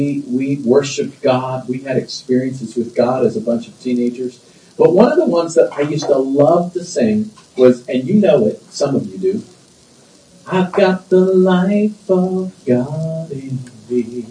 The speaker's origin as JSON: {"language": "English", "region": "Florida", "country": "United States", "tie": "born or raised there", "said": "I grew up in South Florida, as you know."}